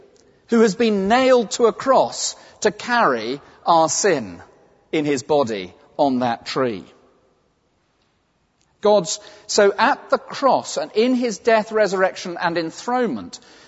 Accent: England, United Kingdom; because I'm English and it would embarrass me too much

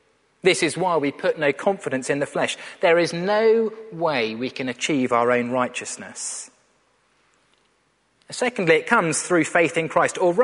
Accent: United Kingdom; Being British, we could add being polite.

